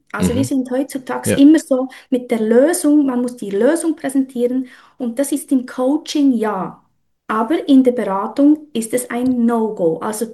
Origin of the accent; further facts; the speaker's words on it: Bern, Switzerland; now in Eastern Switzerland, Switzerland; Und ich kam in die Ostschweiz, ich bin in Bern aufgewachsen, kam in die Ostschweiz wegen der Liebe